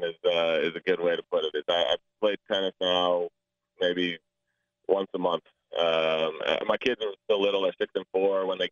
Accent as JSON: {"language": "English", "region": "Connecticut", "country": "United States", "tie": "born or raised there", "also_born_or_lived": "New York", "said": "I grew up in Connecticut, just an hour from there. I was born in New York, so I had a ton of family and friends that were in the area"}